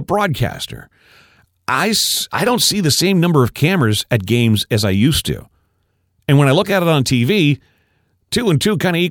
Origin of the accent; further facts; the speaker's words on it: Canada; And granted, we're Canadian. We're not over the top.